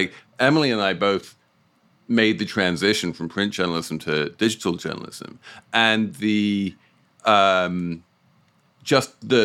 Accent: United Kingdom; as a Brit

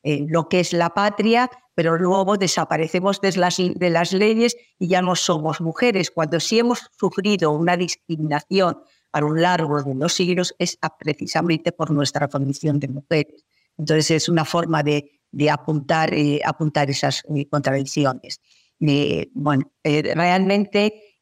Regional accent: Spain; Bueno, en mi país sí hubo una vicepresidenta de gobierno que hablaba de matria.

